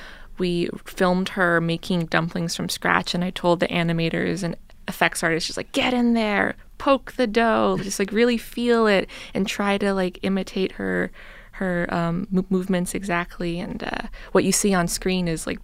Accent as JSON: {"language": "English", "town": "Toronto", "region": "Ontario", "country": "Canada", "said": "I'm from Toronto, Canada"}